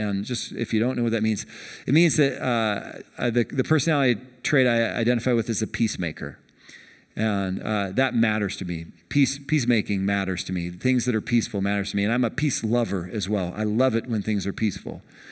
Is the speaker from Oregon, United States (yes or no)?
yes; Portland, Oregon, United States; Now, I'm from Portland, Oregon originally. I grew up in Portland.